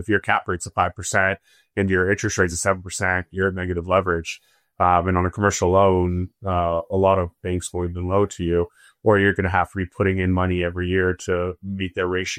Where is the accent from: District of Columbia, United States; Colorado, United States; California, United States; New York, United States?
California, United States; Temecula; Like, you and I grew up in Temecula.